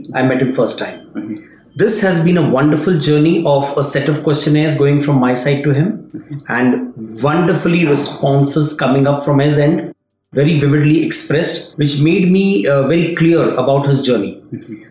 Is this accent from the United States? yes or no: no; India; I hail from India.